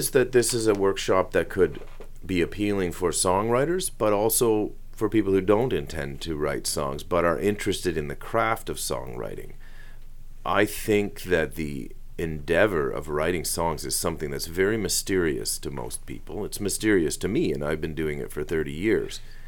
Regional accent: Parry Sound, Ontario, Canada; I grew up in Parry Sound, which is just a little bit north of the 45th parallel, and we were considered Northern Ontario

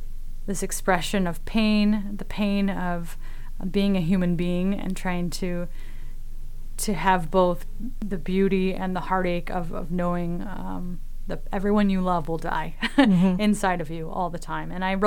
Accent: United States; I'm an American, so unfortunately we have to fundraise for such things.

